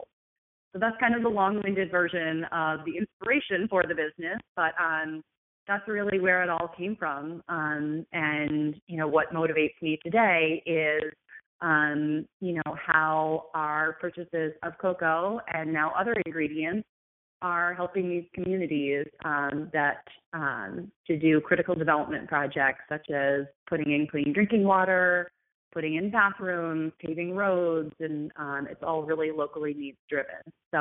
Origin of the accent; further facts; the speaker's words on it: United States; And I was like, I'm from America. Magic Johnson is fine.